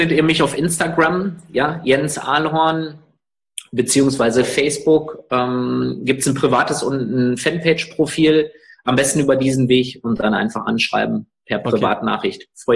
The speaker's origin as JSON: {"language": "German", "town": "Bünde", "region": "North Rhine-Westphalia", "country": "Germany", "said": "Irgendwo aus Bünde, und wir sehen uns in Kölle."}